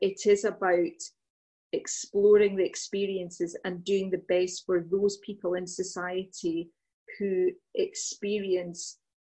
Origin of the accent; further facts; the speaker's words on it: Scotland, United Kingdom; I've got a really strong identity. You know, I, in many ways, I'm Scottish, but I have a heritage that is different.